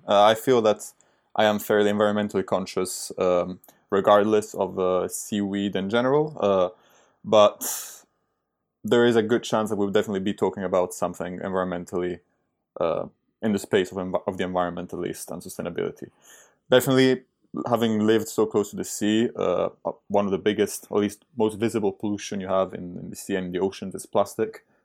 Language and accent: English; Monaco; moved away as an adult; also born or lived in Rome, Italy; now in United Kingdom; I actually grew up there all my life. I'm Italian. I'm originally from Rome. I was born there, but then I did all my schools up to the end of high school in Monaco. So until I was 18, essentially.